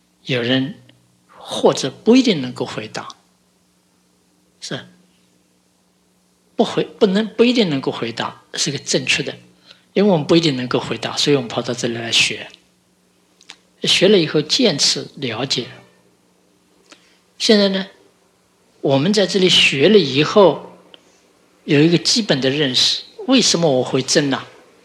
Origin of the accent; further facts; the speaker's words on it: China; 通常我们中国人有个习惯